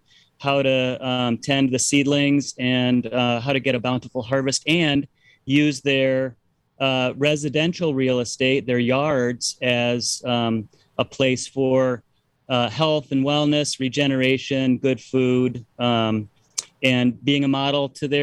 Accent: Illinois, United States; And because I grew up in Illinois, the Peace Corps folks thought that I must have agriculture in my blood.

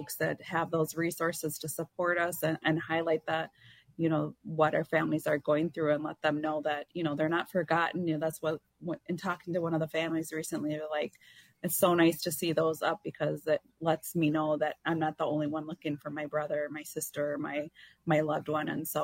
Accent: Saint Paul, Minnesota, United States; I'm going to be back in my hometown on the west side of St. Paul

